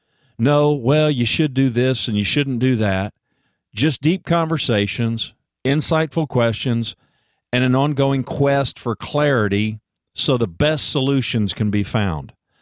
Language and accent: English; Ada, Oklahoma, United States; Leo, he's from Boston. I'm from Ada, Oklahoma. I mean, you just couldn't get more different.